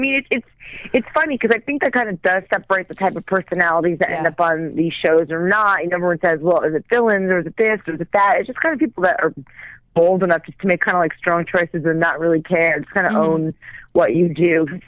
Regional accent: New York, United States; also born or lived in Arizona; now in Los Angeles, United States; I have been in Los Angeles for about 3 years. I moved here from Arizona, and I'm from New York.

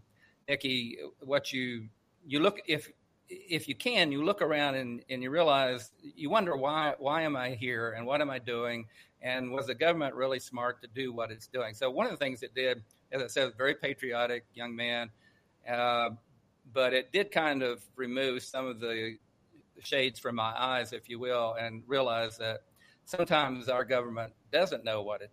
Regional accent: West Virginia, United States; Well, I think that most young people growing up in West Virginia and the coal fields at that time were very patriotic.

